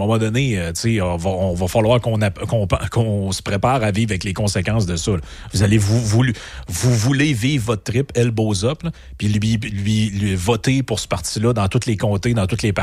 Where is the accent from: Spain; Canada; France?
Canada; Quebec; moi, j'aimerais ça, là, que le lac Saint-Jean, ma région natale, fasse partie de l'archipel d'Hawaï